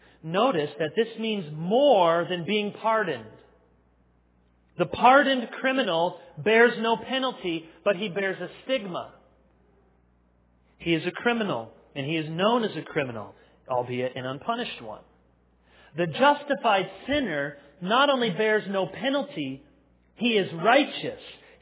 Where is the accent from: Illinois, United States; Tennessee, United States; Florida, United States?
Illinois, United States; Chicago; born there; I was born in Chicago, so that's Central Standard Time.